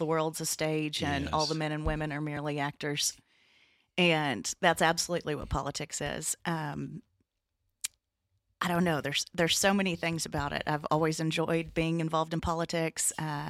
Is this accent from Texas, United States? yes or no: yes; Lubbock, Texas, United States; I was born and raised in Lubbock, Texas. I was homeschooled my whole life, which I believe is why I turned out so well.